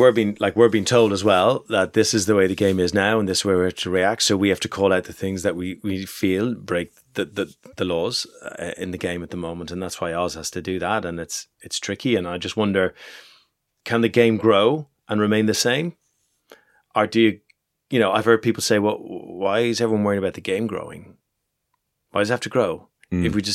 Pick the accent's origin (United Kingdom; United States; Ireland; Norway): Ireland; Leinster; I'm from Leinster, right?